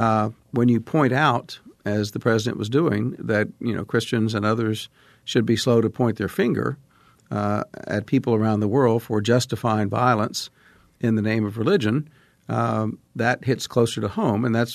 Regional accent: Oklahoma, United States; And I'm from Oklahoma where we were the first state to have a statewide referendum that passed by 70% banning Sharia law.

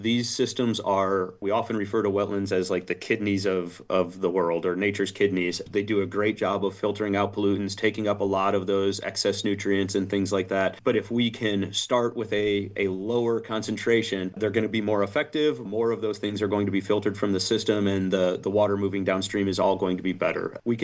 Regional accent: Wisconsin, United States; now in Havana, United States; I grew up in Wisconsin and attended, my undergrad was at University of Wisconsin-Stevens Point, but then I've been in Illinois since about 2004

